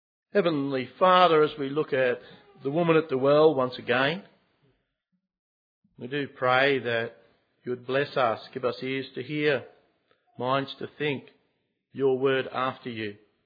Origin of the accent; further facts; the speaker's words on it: Queensland, Australia; I grew up in Queensland, and as a young guy, in my teens